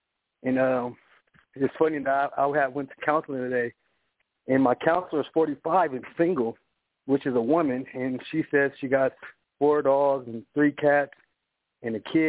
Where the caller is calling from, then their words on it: California, United States; out of California.